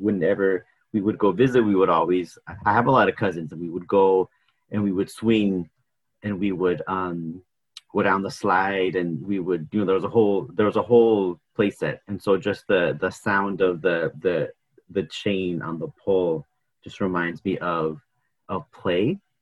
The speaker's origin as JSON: {"language": "English", "region": "California", "country": "United States", "tie": "born or raised there", "said": "For me, I grew up in Orange County land, which is not very far from here, from Long Beach."}